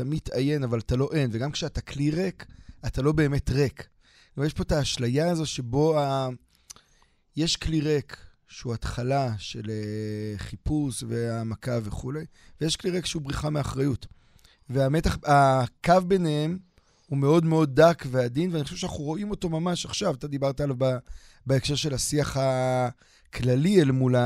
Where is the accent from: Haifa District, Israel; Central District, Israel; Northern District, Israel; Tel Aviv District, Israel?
Haifa District, Israel; Krayot; העיר שבה גדלתי בעצם, עיר שבה למדתי בתיכון, חייתי בה בעצם, הרבה מובנים, לא גדלתי בה, גדלתי ליד, אני מדבר על חיפה, אני גדלתי בקריות